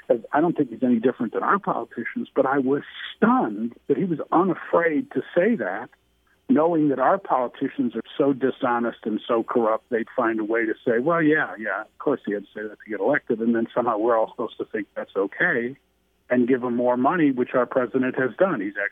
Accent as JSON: {"language": "English", "country": "South Africa", "tie": "born or raised there", "said": "And I'm from South Africa half the time in my childhood"}